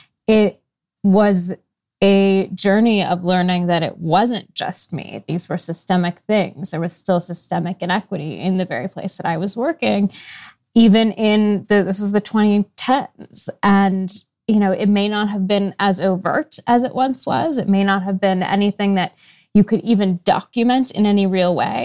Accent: Seattle, Washington, United States; I grew up in Seattle. I have really progressive parents. I have younger brothers.

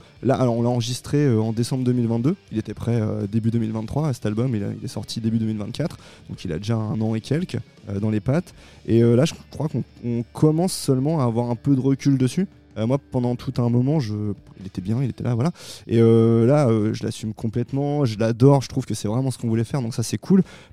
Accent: Troyes, Grand Est, France; born there; On va aller en septembre à Troyes, qui est ma ville natale.

